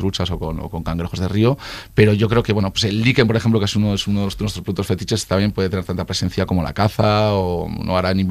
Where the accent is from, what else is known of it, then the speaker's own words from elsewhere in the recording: Campezo, Basque Country, Spain; en mi zona, en Gasteiz, en Campezo, me tocó hacerlas para la gente a la que me debo, que es la gente de mi pueblo